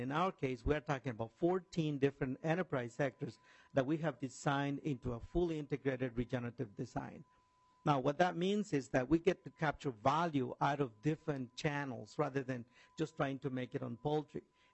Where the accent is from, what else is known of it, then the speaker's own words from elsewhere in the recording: Guatemala; English is a second language; now in Northfield, United States; I live in Northfield, Minnesota. I'm from Guatemala.